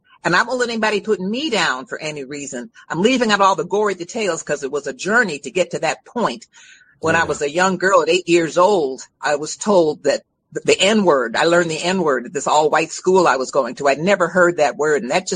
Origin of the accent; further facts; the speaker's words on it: Chicago, Illinois, United States; One is growing up in South Side of Chicago, believing that because I was Black, I was underprivileged